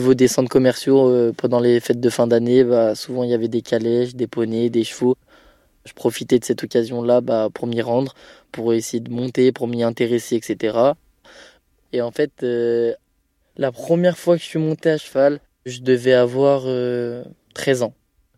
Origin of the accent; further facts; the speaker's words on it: Grenoble, Auvergne-Rhône-Alpes, France; Je suis originaire de Grenoble. Mes parents, du coup, comme métier, ils travaillent en usine, donc voilà. Ma famille et moi, on a grandi style un peu quartier, mais pas grosse cité, quoi.